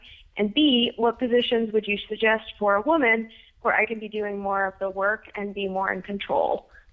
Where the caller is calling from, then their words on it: Maryland, United States; I'm listening from Maryland through the podcast app on my iPhone.